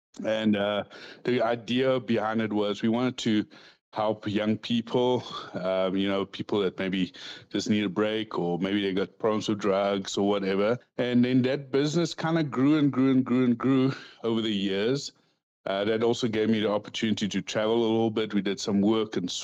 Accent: Thabazimbi, Limpopo, South Africa; moved away as an adult; now in United States; I was born in Tabazimbi, Limpopo, and then eventually lived in Zanine in Limpopo as well.

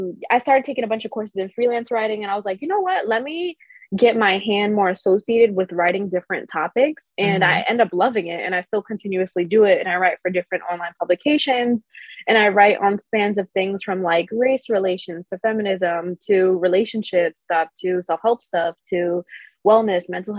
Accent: Brooklyn, New York, United States; I'm from Brooklyn, New York, and I feel like the area I was grown up in, it was predominantly Caribbean.

